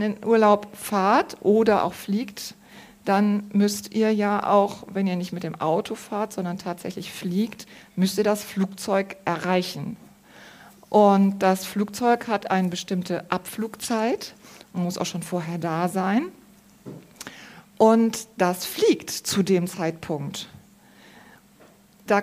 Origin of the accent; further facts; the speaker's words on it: Brühl, North Rhine-Westphalia, Germany; Ich komme aus Brühl